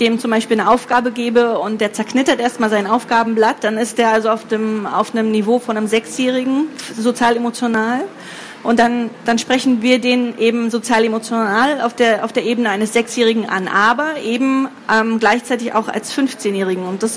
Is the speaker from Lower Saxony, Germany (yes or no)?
no; Berlin, Germany; Oh, ich komme aus Prenzlauer Berg. Bei uns ist so der Durchschnitt 4 Kinder.